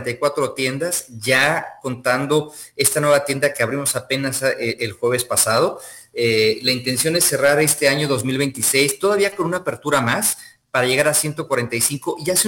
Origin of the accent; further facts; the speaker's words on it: Mexico; qué buenas noticias que como mexicanos y como habitantes de San José damos al mundo